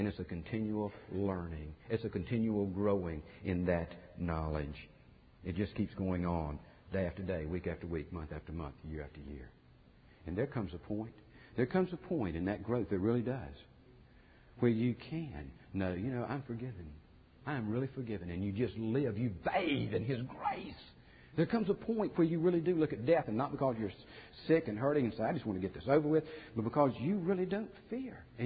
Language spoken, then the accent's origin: English; United States; context of my life is that I'm an American. I'm a proud citizen of the United States of America.